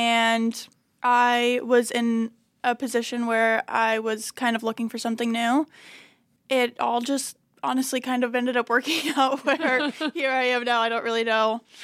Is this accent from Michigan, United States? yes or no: no; Oxford, Maine, United States; Yeah, so I grew up in Oxford.